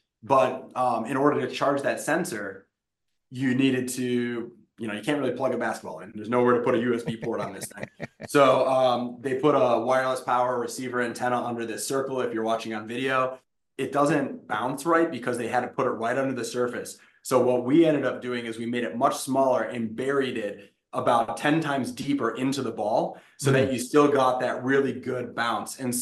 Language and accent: English; Wisconsin, United States; I'm from Wisconsin. I thought I was going to be a Badger, and they waitlisted me